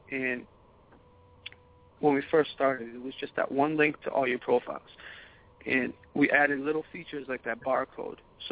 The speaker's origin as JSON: {"language": "English", "town": "Boston", "region": "Massachusetts", "country": "United States", "said": "I'm from Boston, but I love some West Coast music, man."}